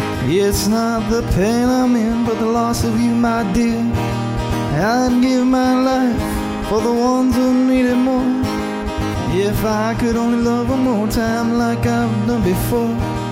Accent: Michigan, United States; So I'm from Michigan, and this is a song I wrote about an area in Michigan.

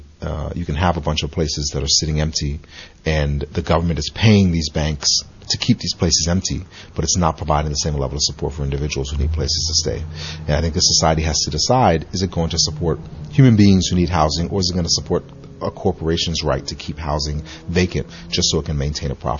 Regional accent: Washington, District of Columbia, United States; moved away as an adult; also born or lived in Port-au-Prince, Haiti; now in Miami, United States; I was born in Port-au-Prince, Haiti, and when I was at a very young age, moved to Washington, D.C., where I was raised, and then moved to Miami when I was a young adult, and I've been living in Miami for about 17, 18 years or so.

